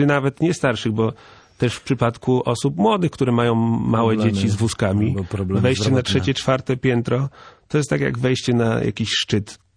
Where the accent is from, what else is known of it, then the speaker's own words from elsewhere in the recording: Gdańsk, Pomeranian Voivodeship, Poland; Jestem gdańszczaninem od urodzenia, jestem zameldowany w Gdańsku.